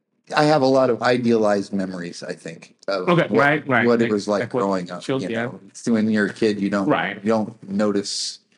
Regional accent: Kenya

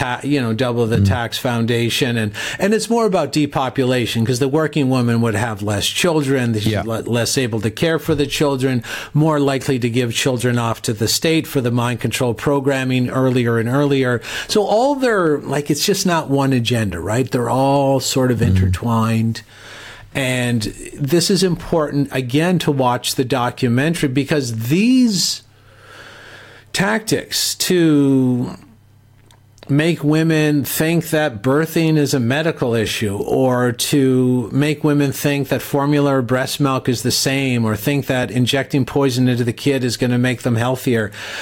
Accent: Canada; I'm Canadian

